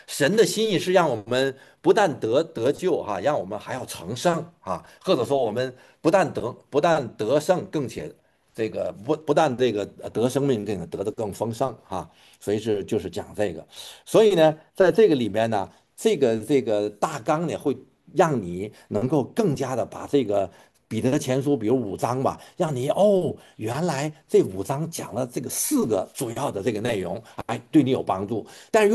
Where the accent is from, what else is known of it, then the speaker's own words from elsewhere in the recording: Tianjin, China; moved away as an adult; now in United States; 我以前我出生在中国，我是从在中国天津。那么我在直到上大学的时候